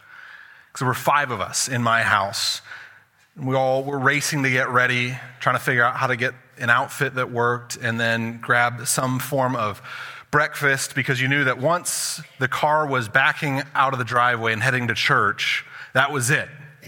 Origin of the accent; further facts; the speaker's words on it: Colorado, United States; I grew up in Colorado, and it's a higher elevation